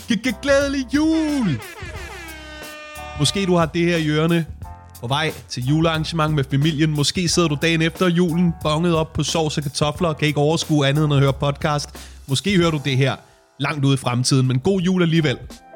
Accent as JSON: {"language": "Danish", "town": "Værløse", "region": "Capital Region of Denmark", "country": "Denmark", "tie": "born there", "said": "Jeg kommer selv til at fejre jul i min fødeby Værløse."}